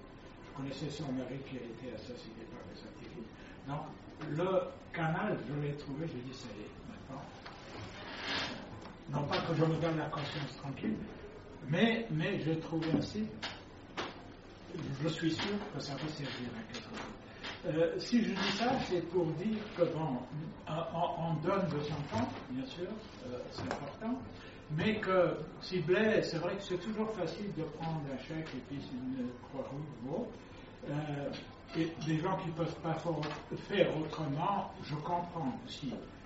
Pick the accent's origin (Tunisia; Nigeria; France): Tunisia; mon pays d'origine, qui est la Tunisie